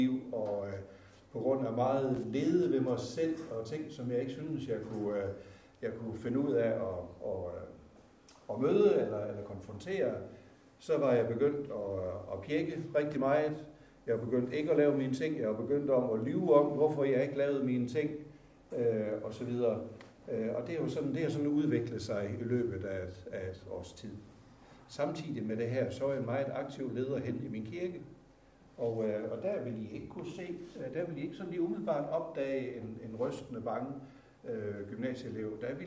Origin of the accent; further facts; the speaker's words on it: Jutland, Denmark; accent: Jutlandic; jeg snakker har noget jysk i mit tonefald